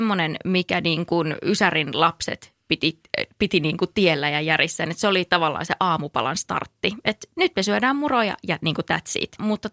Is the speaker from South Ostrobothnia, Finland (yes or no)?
no; Eno, North Karelia, Finland; mä oon siis kotoisin Pohjois-Karjalasta Enosta, joka on siis tämmöinen aika pieni kylä.